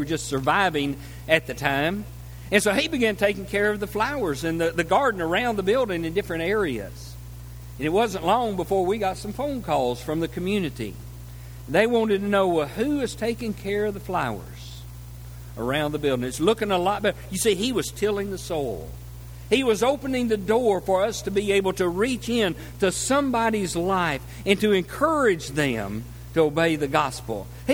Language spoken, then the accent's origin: English; Arkansas, United States; Now, I grew up over in Arkansas in farm country. Grew up on a farm. We had a small farm that my dad operated, just a real small farm, but we were able to make a living off of that.